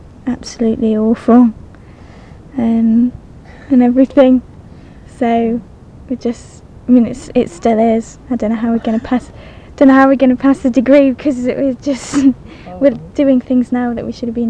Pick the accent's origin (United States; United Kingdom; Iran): United Kingdom; England; Because we're both English.